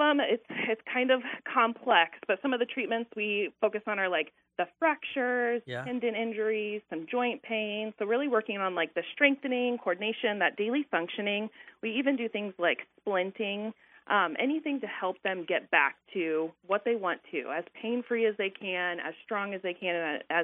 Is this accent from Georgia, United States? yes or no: no; Shenandoah, Iowa, United States; I actually graduated from Shenandoah, Iowa. So from this area, I went to Omaha at College of St. Mary